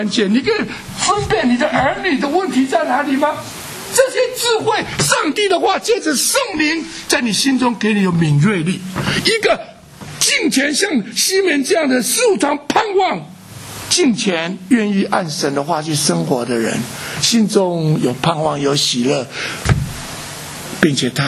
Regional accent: Wenzhou, Zhejiang, China; 因为我们温州人也不知道，我们温州人从小就看父母做生意也可以赚很多钱或赚钱

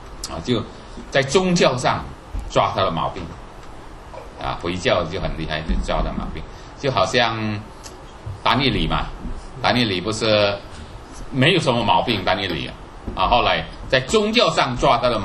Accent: Indonesia; 我们知道我是印尼来的哈，我知道印尼的情况。

